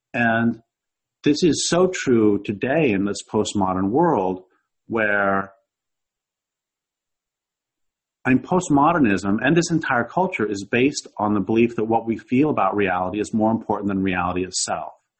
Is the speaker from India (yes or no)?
no; Nebraska, United States; born there; also born or lived in Maine / Colorado; my family moved. I was born in Nebraska, and then we moved to Maine, and then we moved back to Nebraska, and then we moved to Colorado.